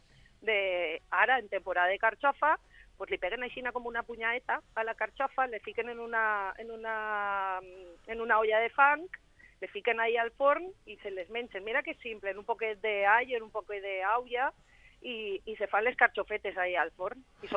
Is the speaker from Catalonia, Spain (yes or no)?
no; Castellar, Valencian Community, Spain; jo soc de Castellar i m'he criat davant d'un cap de carxofes.